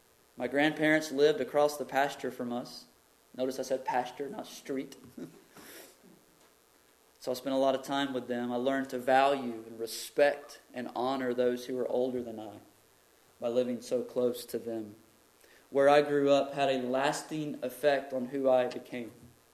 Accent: Texas, United States; accent: East Texas; now in Dallas, United States; But in Dallas, that's different. So you learn to live differently. You learn to act differently. My East Texas accent isn't as strong as it used to be until I go home.

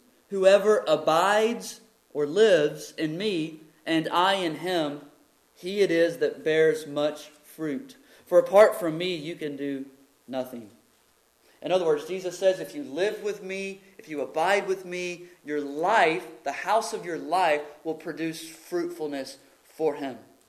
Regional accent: Texas, United States; accent: East Texas; now in Dallas, United States; But in Dallas, that's different. So you learn to live differently. You learn to act differently. My East Texas accent isn't as strong as it used to be until I go home.

